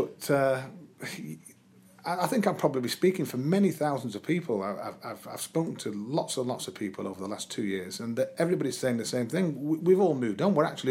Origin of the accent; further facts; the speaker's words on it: Blackpool, North West England, United Kingdom; I was born on Bloomfield Road, and that's where I grew up. And I will remain a Blackpool supporter until the day I die.